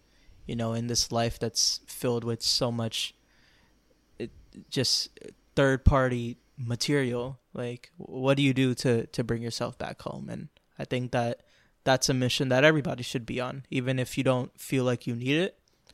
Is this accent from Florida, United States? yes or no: yes; Florida, United States; You know, I grew up in Florida. Like, I'm a Florida boy. I jumped in lakes and climbed trees when I was a kid.